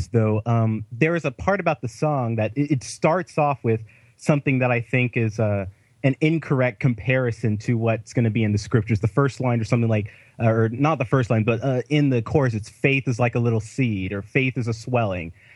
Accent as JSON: {"language": "English", "town": "Lawton", "region": "Oklahoma", "country": "United States", "said": "I'm originally from Lawton, Oklahoma, so I guess that was going through Snoklahoma."}